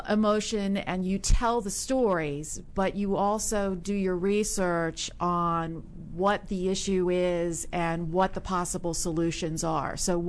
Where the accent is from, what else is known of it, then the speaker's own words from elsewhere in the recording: Maryland, United States; I grew up on a farm in Maryland.